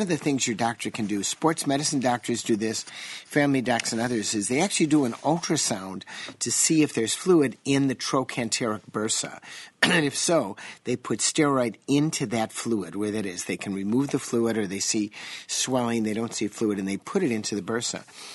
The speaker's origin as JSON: {"language": "English", "town": "Chicago", "region": "Illinois", "country": "United States", "tie": "born or raised there", "said": "I didn't learn English. I was brought up in Chicago, so I spoke Chicagoese, which is different."}